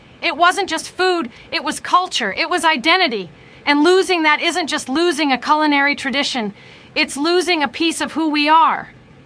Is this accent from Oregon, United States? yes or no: no; Kansas, United States; I grew up in Kansas, and my father had his own way of milking turkeys.